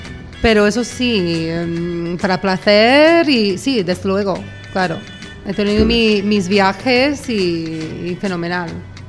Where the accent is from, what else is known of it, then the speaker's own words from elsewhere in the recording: United States; Spanish is a second language; Bueno, soy americana, así que voy a decir